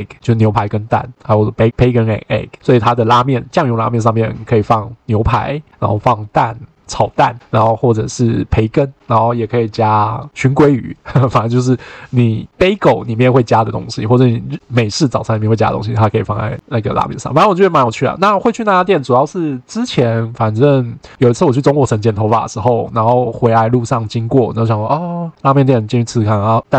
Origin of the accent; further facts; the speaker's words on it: Taiwan; 我小时候在台湾有经历过一次日食